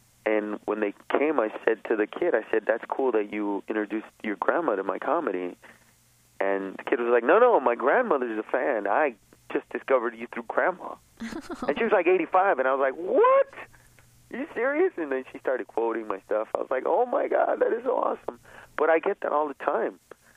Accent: Los Angeles, California, United States; I know I grew up in Los Angeles, East LA specifically

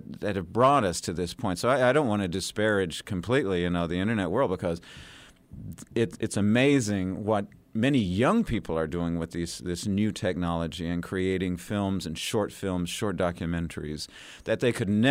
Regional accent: Tennessee, United States; first language Spanish; also born or lived in San Francisco, United States; when I was born Latino in San Francisco, we moved to Tennessee. Nobody spoke Spanish. I lost my Spanish. I regained it again as a late teenager.

